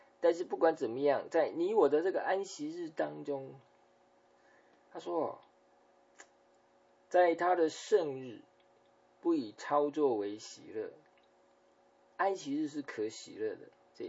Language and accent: Chinese; China; 好像我们中国人到全世界各地呢都会开中国餐馆，中国菜馆好吃啊。